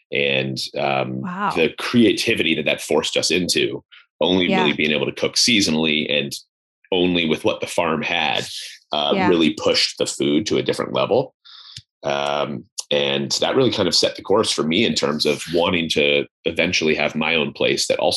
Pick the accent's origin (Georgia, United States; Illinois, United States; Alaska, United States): Alaska, United States; Anchorage; moved away as an adult; And so I grew up in Anchorage, Alaska. And so in my hometown, my first job was at an Italian restaurant called Orso, and started there.